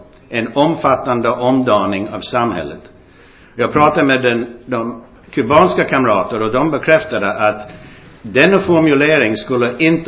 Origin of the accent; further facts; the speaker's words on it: Brooklyn, New York, United States; moved away as an adult; also born or lived in France / England; now in Sweden; Jag var född i Brooklyn, New York i 1935 och jag växte upp i USA, kom till Europa 1959, har bott i Frankrike, England och Sverige.